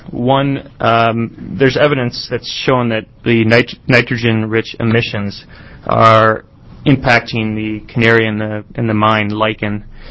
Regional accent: Hood River, Oregon, United States; I'm from Hood River, Oregon.

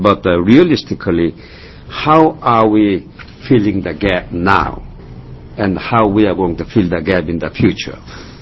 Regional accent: South Korea; English is a second language; In Korea, I'm from Korea.

